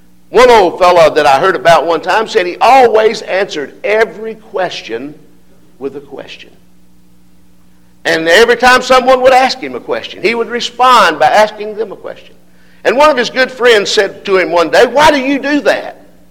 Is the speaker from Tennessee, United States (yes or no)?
yes; Signal Mountain, Tennessee, United States; I grew up on Signal Mountain, Tennessee, and had four sisters and two closets.